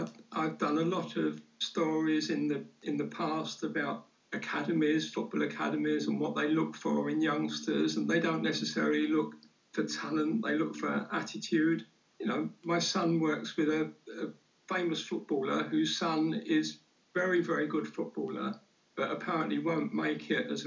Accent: London, United Kingdom; born there; I was born in South London.

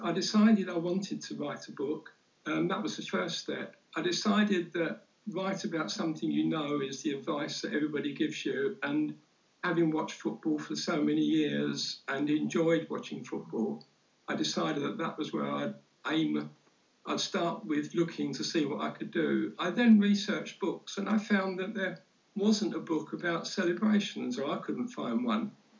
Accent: London, United Kingdom; born there; I was born in South London.

